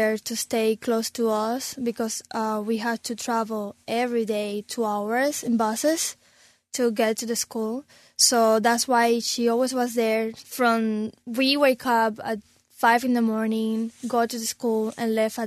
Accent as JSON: {"language": "English", "region": "Havana", "country": "Cuba", "said": "No, because I'm from Havana."}